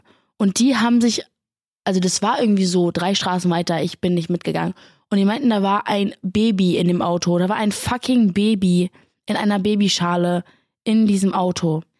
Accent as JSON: {"language": "German", "region": "Berlin", "country": "Germany", "said": "Ich komme aus Berlin und ich habe 2 große Brüder."}